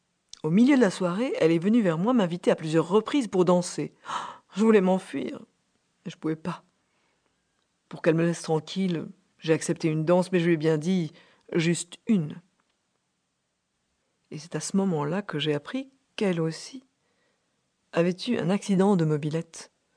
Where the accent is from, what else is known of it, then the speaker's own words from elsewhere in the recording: Belfort, Bourgogne-Franche-Comté, France; Je viens de Belfort. J'aime aller à Belfort.